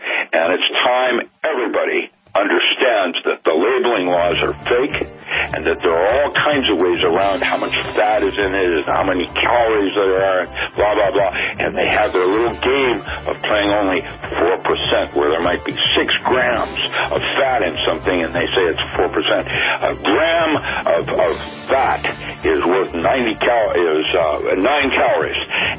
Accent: Seattle, Washington, United States; I grew up in Seattle. Seafood was my primary, you know, staple.

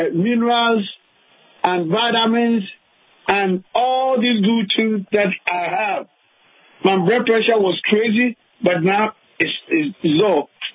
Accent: Ghana; now in New York, United States; Oh, I'm originally from Ghana.

